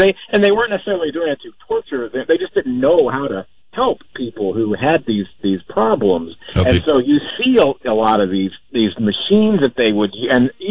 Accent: St. Louis, Missouri, United States; And so someone asked me, and I said, well, I'm from St. Louis.

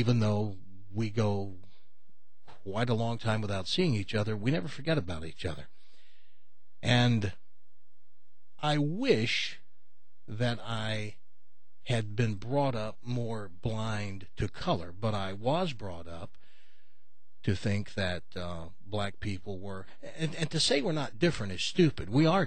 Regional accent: the South, United States; I grew up in the South, and deep enough in the South where there was colored town

